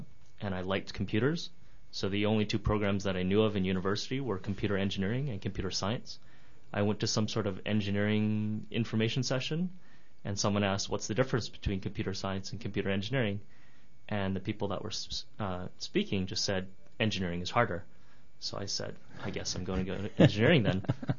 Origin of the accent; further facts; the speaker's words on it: Winnipeg, Manitoba, Canada; I did my undergrad at the University of Manitoba. I grew up in Winnipeg, so I did my computer engineering there.